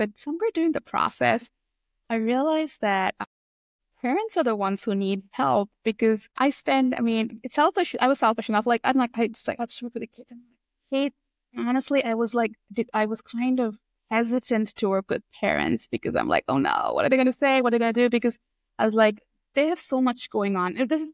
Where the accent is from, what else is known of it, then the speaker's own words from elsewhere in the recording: India; I grew up in India.